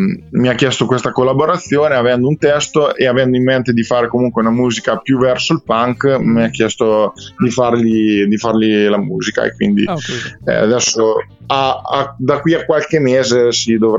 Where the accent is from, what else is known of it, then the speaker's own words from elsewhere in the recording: Fano, Marche, Italy; Allora, Fano, provincia di Pesaro.